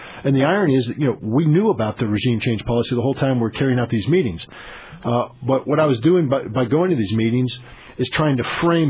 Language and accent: English; United States; first and foremost, I'm an American